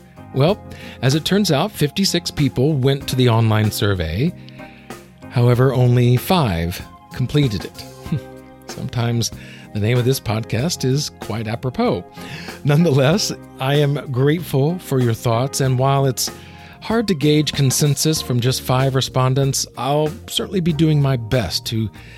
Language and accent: English; Alabama, United States; I'm from Alabama. So whenever I go back to Alabama, if I've been there a few days or I'm around my family, then it can start to come out a little bit.